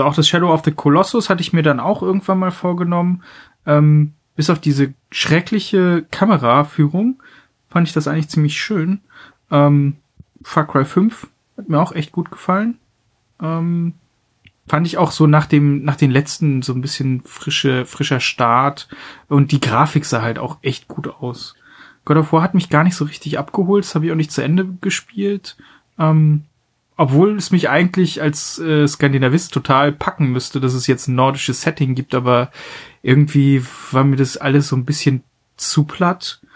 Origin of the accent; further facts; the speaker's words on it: Mecklenburg-Vorpommern, Germany; die ich aus meiner Heimat Mecklenburg-Vorpommern kenne.